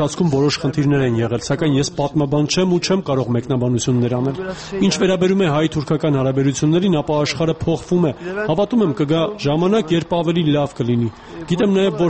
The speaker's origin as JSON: {"language": "Armenian", "country": "Armenia", "said": "երբ իմացավ, որ Հայաստանից ենք։"}